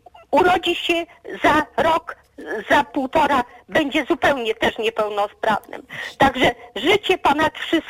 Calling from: Zakopane, Lesser Poland, Poland; ja z Zakopanego telefonię

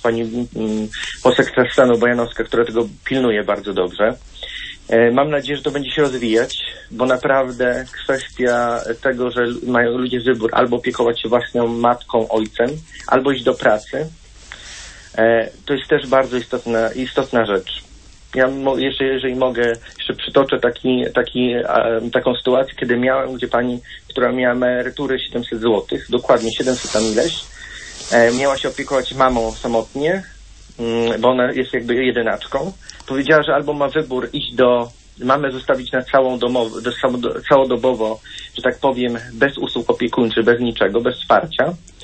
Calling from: Gdynia, Pomeranian Voivodeship, Poland; jestem z Trójmiasta, z Gdyni, dokładnie

